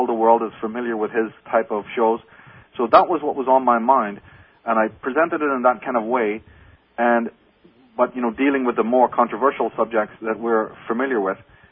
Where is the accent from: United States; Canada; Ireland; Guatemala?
Ireland; You know, well, look, I'm from Ireland, and that kind of jive does not work on me.